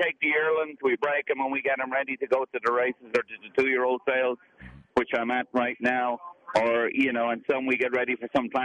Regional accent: County Meath, Ireland; I'm from County Meath.

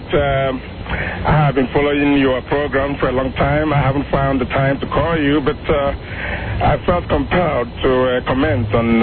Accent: St. Thomas, U.S. Virgin Islands; Well, I'm from St. Thomas.

